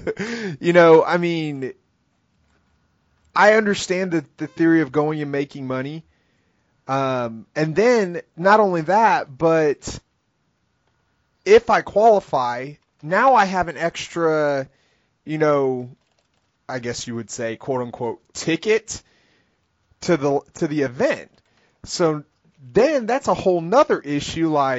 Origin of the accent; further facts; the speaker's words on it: Colorado, United States; I'm from Colorado, obviously.